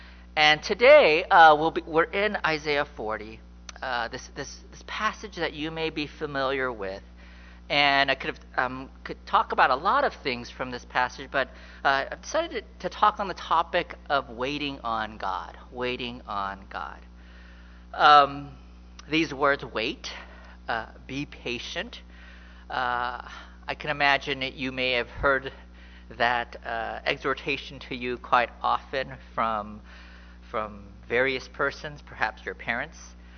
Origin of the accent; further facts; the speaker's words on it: San Francisco, California, United States; So, you know, I'm from San Francisco, okay? So, you know, if you're like, you know, why? I can't believe he's a Niner. I grew up in San Francisco, okay?